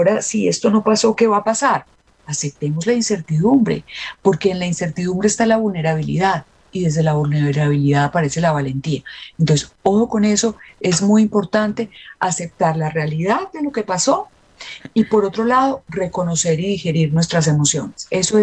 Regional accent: Colombia; nosotros, por lo menos como colombianos, estamos lejos de estar vacunados la mayoría.

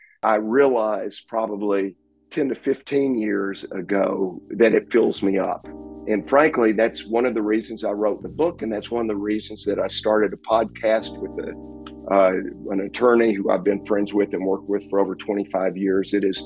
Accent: Texarkana, United States; I went back to Texarkana, my hometown, and put together a program at my high school

